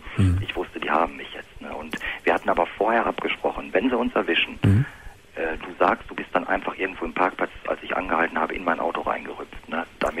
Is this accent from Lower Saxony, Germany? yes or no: yes; Hanover, Lower Saxony, Germany; Ich komme eigentlich aus Westdeutschland, Hannover die Gegend.